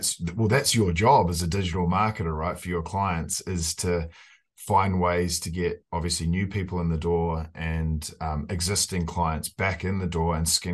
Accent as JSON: {"language": "English", "country": "New Zealand", "moved": "as an adult", "lives_now": "Canada", "said": "12 to 13 years ago when I moved to Canada to follow. I'm originally from New Zealand. People can probably hear my accent."}